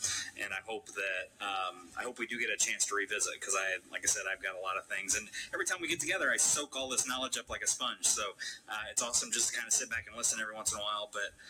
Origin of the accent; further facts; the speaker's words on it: Rushville, Indiana, United States; there is no other pizza king that I have ever been to that has lived up to my hometown pizza king. The pizza king in Rushville, Indiana